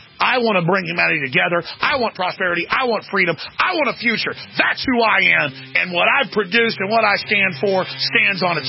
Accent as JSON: {"language": "English", "country": "United States", "said": "They know I'm an American as it gets. I mean, quite frankly, I'm as American as it gets. The whole pedigree's ridiculous, okay? Founding Texas, Mayflower, 1776, everything."}